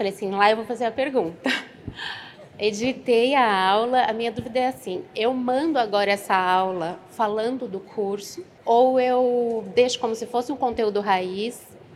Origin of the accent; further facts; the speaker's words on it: São Paulo, Brazil; Eu sou daqui de São Paulo mesmo.